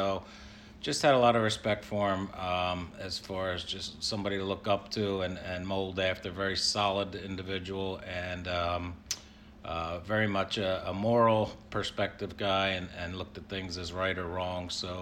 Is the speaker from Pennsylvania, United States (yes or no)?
yes; Bensalem, Pennsylvania, United States; I grew up in Bensalem, Pennsylvania, which is the closest suburb north of Philadelphia.